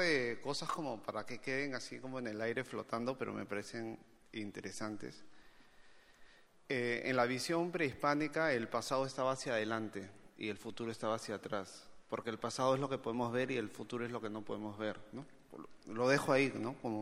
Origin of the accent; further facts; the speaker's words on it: Trujillo, La Libertad, Peru; yo vengo del norte, vengo de Trujillo, es mi paisaje infantil